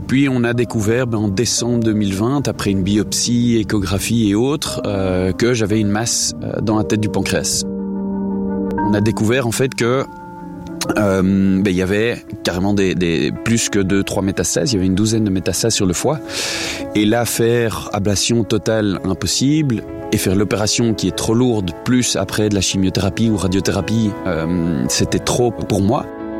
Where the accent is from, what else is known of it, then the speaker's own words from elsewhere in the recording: Brussels, Brussels-Capital Region, Belgium; born there; je suis belge et bruxellois de naissance, j'ai 35 ans aujourd'hui.